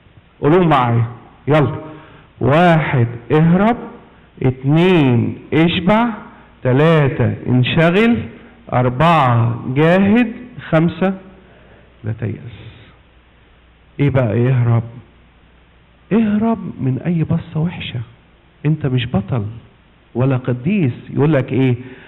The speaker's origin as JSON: {"language": "Arabic", "country": "Egypt", "said": "بصوا بقى في مثل عندنا في مصر يقول لك الهروب نص الجدعان"}